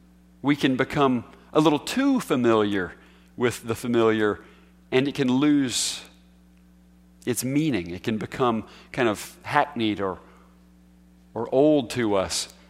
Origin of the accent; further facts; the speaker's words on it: United States; born there; because I was born in America and go to church doesn't make me a Christian